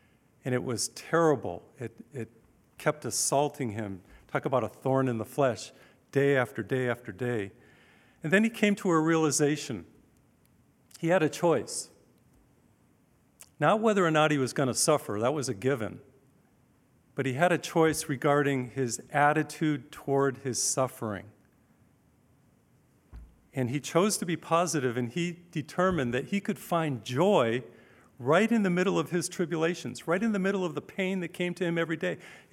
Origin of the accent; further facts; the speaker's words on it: Massachusetts, United States; When I was a teenager growing up in Massachusetts and going to high school